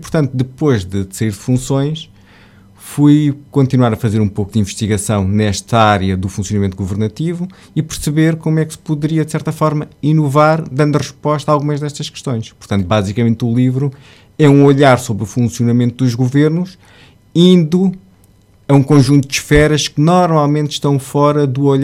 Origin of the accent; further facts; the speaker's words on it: Évora, Alentejo, Portugal; moved away as an adult; now in Lisbon, Portugal; tenho 39 anos, sou alentejano, nasci em Évora e vivo em Lisboa já há cerca de 20 anos